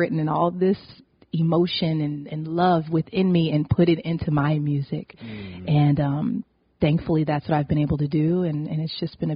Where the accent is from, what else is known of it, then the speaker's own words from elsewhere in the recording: Ohio, United States; you know, in school where I was growing up, I'm from Ohio